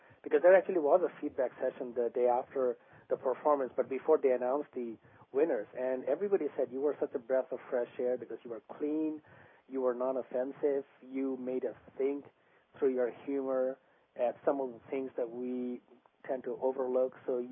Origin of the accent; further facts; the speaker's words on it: Bangladesh; And I'm actually, I'm actually from Bangladesh.